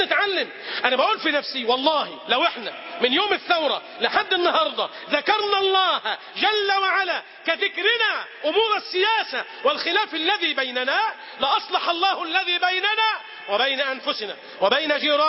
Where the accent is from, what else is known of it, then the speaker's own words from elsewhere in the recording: Egypt; بلدنا مصر